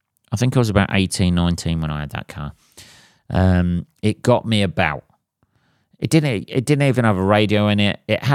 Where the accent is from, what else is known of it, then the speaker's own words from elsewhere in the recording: England, United Kingdom; because obviously I'm English